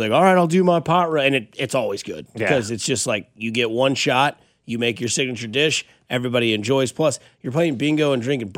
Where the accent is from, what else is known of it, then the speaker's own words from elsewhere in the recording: Blue Springs, Missouri, United States; That's my hometown.